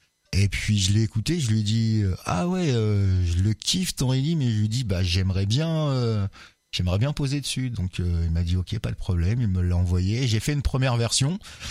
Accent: Normandy, France; now in Tours, France; ça fait 10 ans que je suis ici, mais je viens de Normandie. Et c'est vrai que quand je suis arrivé à Tours

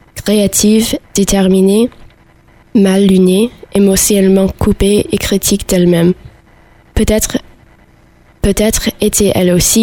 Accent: New York, United States; French is a second language; moved away as an adult; also born or lived in Maine / New Hampshire / Philadelphia; now in Tours, France; Je viens de New York, du Maine, du New Hampshire et de Philadelphie, et maintenant je viens aussi de Tours. Je suis une tourangelle de 19 ans

